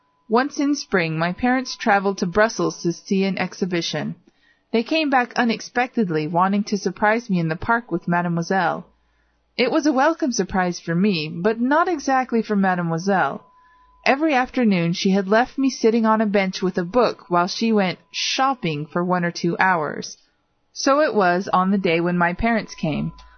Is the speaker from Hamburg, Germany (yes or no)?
yes; Hamburg, Germany; born there; English is a second language; I was born in Hamburg.